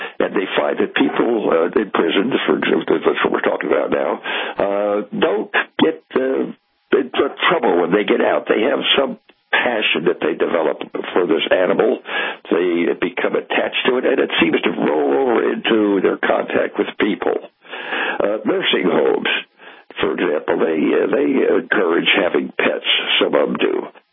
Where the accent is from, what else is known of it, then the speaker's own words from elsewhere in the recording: New Jersey, United States; First of all, I was born and raised in New Jersey, went to high school there, went to college, went to Bucknell University, ended up getting drafted after the draft, and I went to work in New York City in a training program.